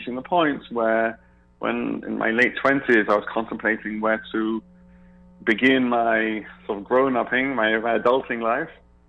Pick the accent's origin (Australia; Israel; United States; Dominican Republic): Israel; So I grew up in Israel, junior high, high school. I served 3 years in the Israeli army, went to college there.